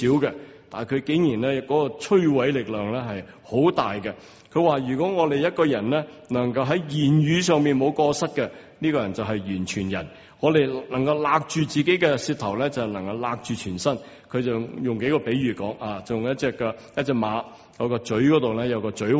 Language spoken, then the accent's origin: Cantonese; China; 我们中国人有个成语说呢一言呢可以兴邦